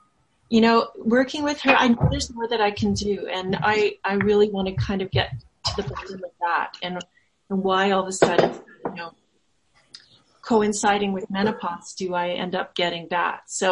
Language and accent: English; Calgary, Alberta, Canada; I'm from Canada, too, from Calgary.